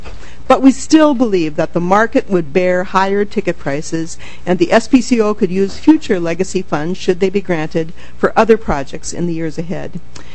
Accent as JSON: {"language": "English", "town": "Duluth", "region": "Minnesota", "country": "United States", "tie": "born or raised there", "lives_now": "Twin Cities, United States", "said": "I grew up in Duluth, but have lived in the Twin Cities ever since my college years"}